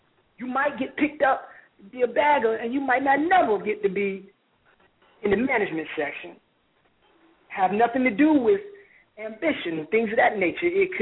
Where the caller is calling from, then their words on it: Virginia, United States; and I'm calling from Virginia.